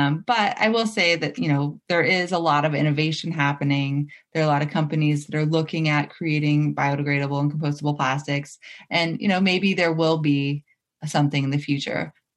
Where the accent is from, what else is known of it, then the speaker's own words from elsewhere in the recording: San Francisco, California, United States; now in New York City, United States; I'm from San Francisco originally